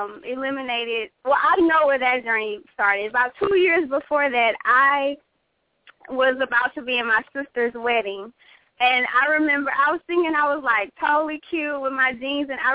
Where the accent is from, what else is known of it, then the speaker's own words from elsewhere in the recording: Houston, Texas, United States; I am originally from Houston, Texas. I am definitely 100% Southern girl, you know, fried fish, pork chops.